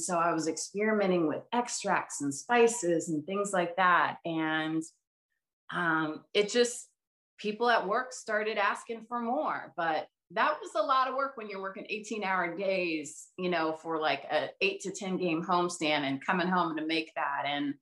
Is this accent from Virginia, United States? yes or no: yes; Virginia, United States; now in Chicago, United States; I'm originally from Virginia. So I was there in Virginia doing all of that, and then was hired by the NCAA to coordinate national championships. Ultimately moved to Chicago.